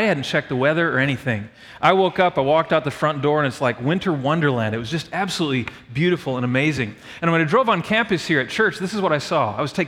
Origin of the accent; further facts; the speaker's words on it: Wisconsin, United States; And I grew up in Wisconsin, like I said, and I was one of those kids. I mean, we'd go ice skating on the rivers.